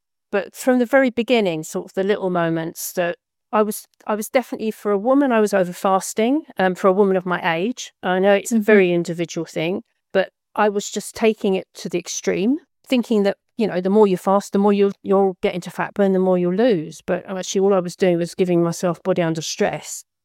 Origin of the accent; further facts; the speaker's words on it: London, United Kingdom; I'm from the UK. I'm a Londoner